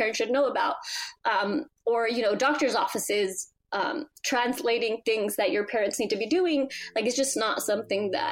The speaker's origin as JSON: {"language": "English", "region": "California", "country": "United States", "tie": "born or raised there", "said": "The town I grew up in California, it's a very heavily policed town."}